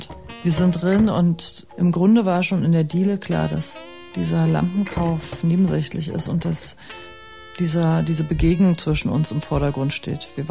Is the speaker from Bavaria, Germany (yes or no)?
no; East Berlin, Berlin, Germany; dass wir sind alle in Ost-Berlin aufgewachsen